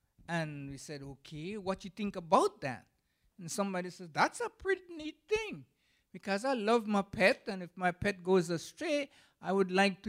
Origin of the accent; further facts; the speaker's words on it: Belize; When I was growing up in Belize, we didn't have TV. And TV didn't come to Belize until after I got married